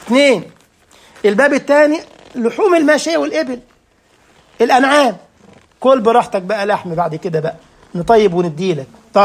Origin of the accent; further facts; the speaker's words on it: Egypt; ده انت زول يا عم الحاج، يعني مصري زينا